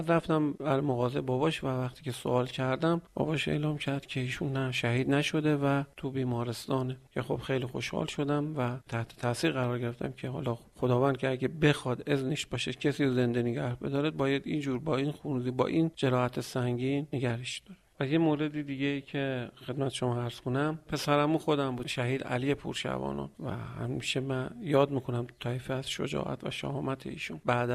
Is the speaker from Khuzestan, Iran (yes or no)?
yes; Khorramshahr, Khuzestan, Iran; خب میدونستیم بریم برای آزادسازی خرمشهر، یه خوشحالی مضاعفی بود که میریم شهر خودمون و کشور خودمون و وطن خودمون رو آزاد کنیم